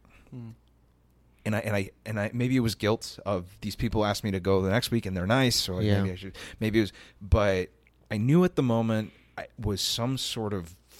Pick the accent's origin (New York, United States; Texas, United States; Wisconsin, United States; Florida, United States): Texas, United States; So I said, "I'm from Texas." And, you know, people kind of chuckle. They're like, "Can you do a Texan accent?" I can do a Texan accent.